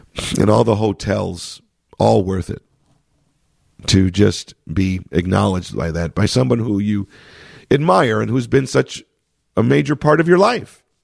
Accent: Chicago, Illinois, United States; And then he says this in my hometown, in Chicago.

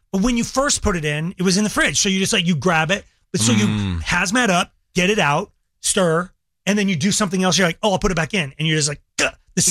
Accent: Longmont, Colorado, United States; I grew up in Longmont. Tons of Mexican families grew up with Mexican families.

